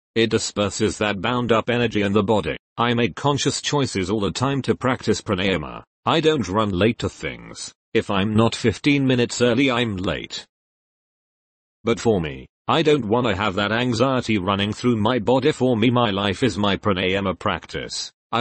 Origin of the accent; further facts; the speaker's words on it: United States; As an American who was raised Christian, turned my back on that, and found this new path.